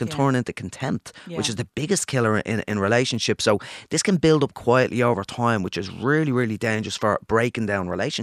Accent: Ireland; And being Irish, I'd like to say that we're really sound, nice people in general

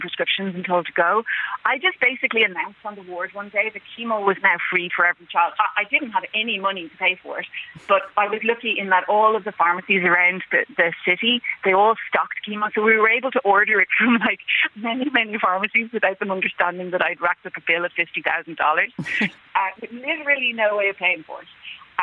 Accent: Ireland; Again, being Irish, being European, I have friends, obviously lots of colleagues in Ireland and lots of friends in Italy and friends in Germany.

